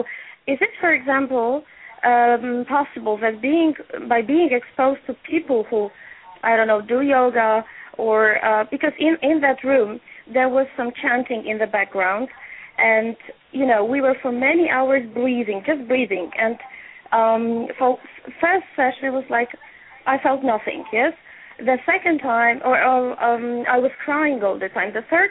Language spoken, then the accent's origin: English; Poland; English is a second language; Hi. I'm coming from Poland, actually, from Europe.